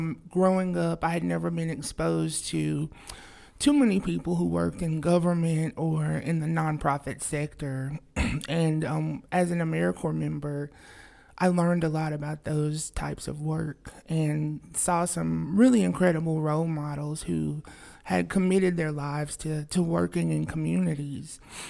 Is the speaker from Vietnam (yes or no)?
no; Cleveland, Tennessee, United States; I'm from the area. I grew up in Cleveland, Tennessee.